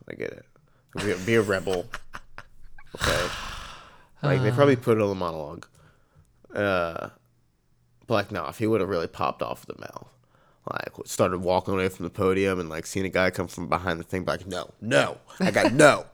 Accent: United States; I'm proud of being American.

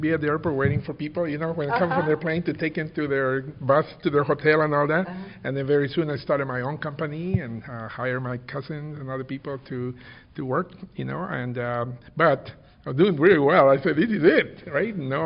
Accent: Peru; moved away; when I came from Peru, I missed the plane that came to, you know, so I ended up in Miami.

